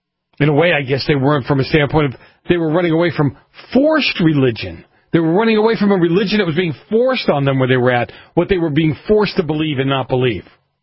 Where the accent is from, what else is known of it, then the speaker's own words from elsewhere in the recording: Massachusetts, United States; I think it was Ken from Massachusetts, my hometown. I mean, amazed at what that place has turned into.